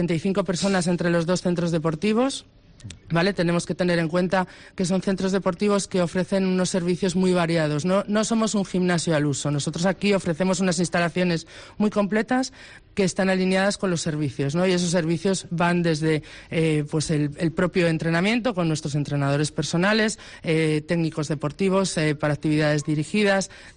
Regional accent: Cantabria, Spain; Nosotros somos de Cantabria, trabajamos en Cantabria y para Cantabria, ¿no?

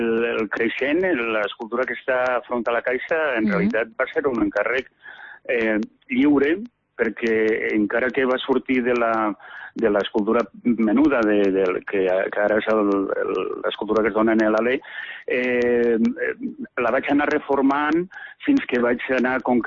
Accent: Vinaròs, Valencian Community, Spain; clar, soc de Vinaròs de pura cepa, no? Vull dir, tantes generacions han viscut en este poble, no?, en esta terra

